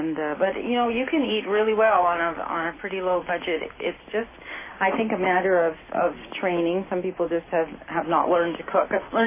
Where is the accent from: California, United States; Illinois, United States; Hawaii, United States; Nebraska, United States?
California, United States; Although I grew up in California, it was a little bit more variety than, say, the Midwest at that time.